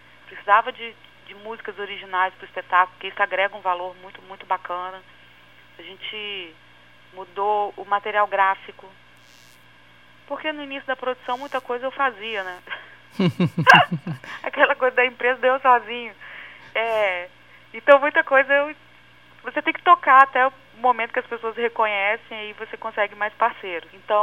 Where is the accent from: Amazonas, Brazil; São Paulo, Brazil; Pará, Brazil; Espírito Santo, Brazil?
Espírito Santo, Brazil; now in Rio de Janeiro, Brazil; Porque eu tenho um amor grande pela minha terra. E quando eu venho com essa questão, né, de estar fora, é justamente isso, é apresentar, sabe? Apresentar esse trabalho e mostrar, de alguma forma, um pedacinho do meu estado